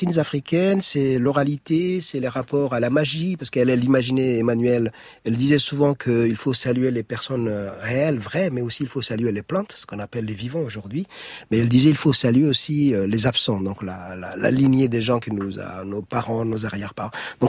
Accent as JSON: {"language": "French", "country": "Djibouti", "tie": "born or raised there", "said": "je suis revenu pour elle sur cette différence et sur mon enfance à Djibouti."}